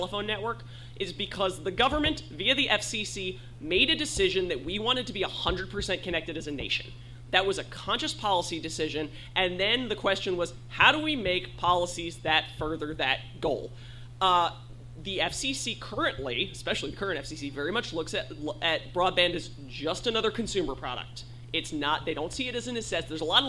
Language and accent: English; New Jersey, United States; I've never lived in Texas, so I have no idea. I have an image I get from the news. I'm from New Jersey.